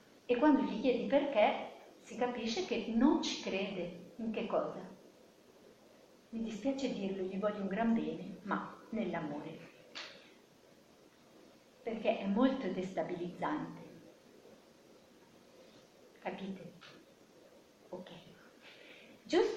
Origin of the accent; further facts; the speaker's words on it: Lombardy, Italy; io sono brianzola di origine